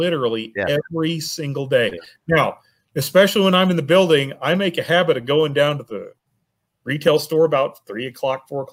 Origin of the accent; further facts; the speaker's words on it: Arkansas, United States; I grew up in Arkansas. You may hear it in my voice from time to time, and I will say things like, y'all